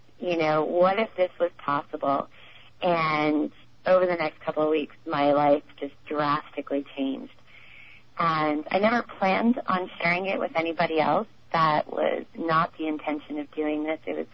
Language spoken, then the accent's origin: English; Boston, Massachusetts, United States; I'm a big football fan, and I now live 3,000 miles from my hometown in Boston.